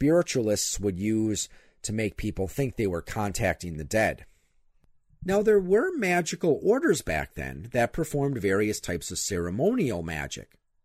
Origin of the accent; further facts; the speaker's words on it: Appleton, Wisconsin, United States; Now, in my hometown here, at the Appleton Historical Society, they do have an exhibit about the famous stage magician Harry Houdini.